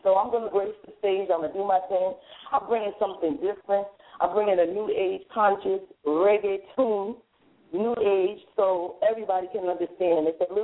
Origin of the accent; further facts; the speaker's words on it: New York, United States; At first, when I was young, you know, growing up in New York, you wanted to kind of just blend in with everybody else